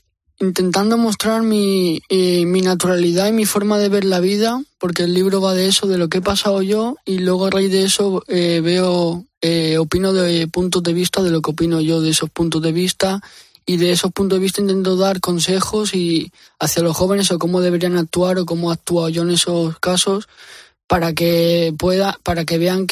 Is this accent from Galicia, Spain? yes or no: no; Valencia, Valencian Community, Spain; yo soy de Valencia y ahí se dice mucho nano, tete.